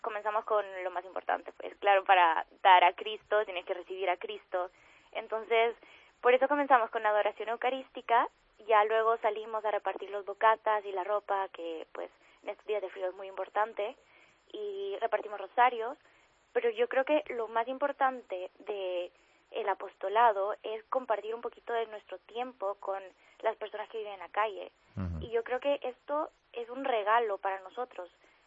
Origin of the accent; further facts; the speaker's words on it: El Salvador; now in Madrid, Spain; este apostolado comenzó en El Salvador, que es el país de donde vengo, y bueno, acabo de llegar a Madrid